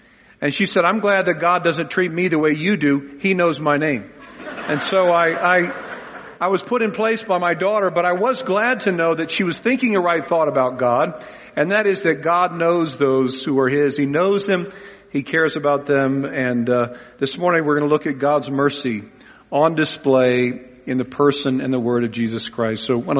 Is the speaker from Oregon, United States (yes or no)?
no; Los Angeles, California, United States; And whenever I tell someone in another country I'm from Los Angeles, they always want to know if I know the Kardashians.